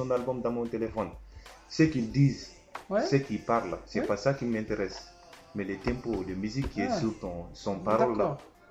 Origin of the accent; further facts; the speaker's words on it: Mali; first language Soninke; French is a second language; Oui, au Mali.